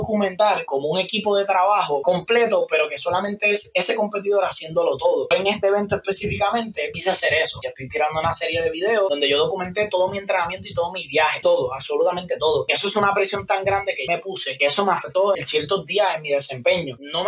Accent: Puerto Rico; yo soy un competidor de Puerto Rico, clase

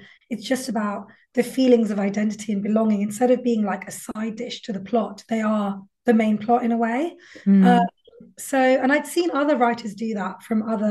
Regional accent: Bangalore, Karnataka, India; also born or lived in Paris, France / United Kingdom; So I was born in Paris. Didn't live there for long, couple of years maximum, maybe even less than that. And my parents moved to the UK after that, and then we moved to the south of India to Bangalore.

